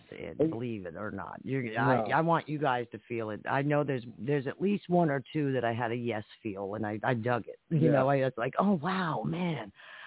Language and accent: English; New Jersey, United States; Well, I'm from Jersey, maybe that's what it is.